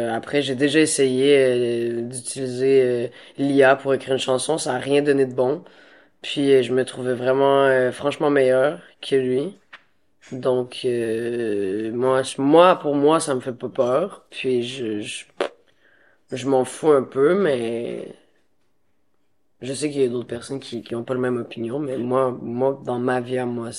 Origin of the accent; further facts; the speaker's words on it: Montreal, Quebec, Canada; moi, je viens de Montréal, qui est une ville extrêmement ouverte d'esprit.